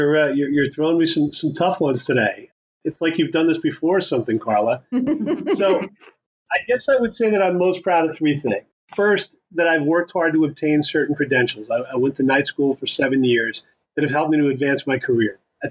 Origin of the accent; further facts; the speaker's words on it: United States; But being American means to me that I'm fortunate enough to have been born and live in the greatest country in the world